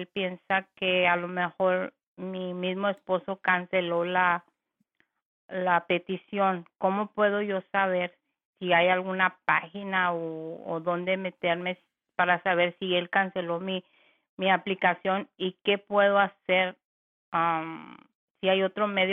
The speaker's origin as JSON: {"language": "Spanish", "country": "Mexico", "moved": "yes", "lives_now": "United States", "said": "yo soy mexicana, entré al país en enero del 2003."}